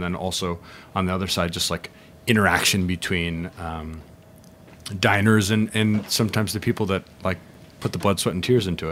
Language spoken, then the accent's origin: English; Arizona, United States; I'm from Arizona. So the Southwest, okay.